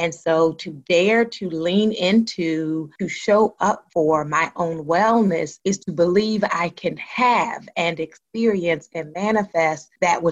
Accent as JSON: {"language": "English", "town": "Baltimore", "region": "Maryland", "country": "United States", "tie": "born or raised there", "said": "those things combined with growing up in Baltimore, where unfortunately there is a lot of community violence, gave me a heart for trauma"}